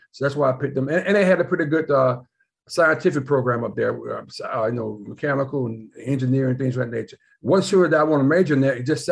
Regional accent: Fairfield, Alabama, United States; also born or lived in Birmingham; I grew up in Fairfield, Alabama, but then we moved over to Bush Hills, which I was in sixth grade. And that's where I really started growing up and learning about people.

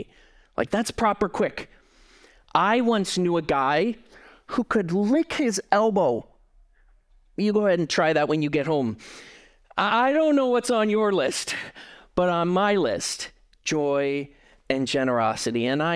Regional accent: Hamilton, Ontario, Canada; or my hometown, The Hammer.

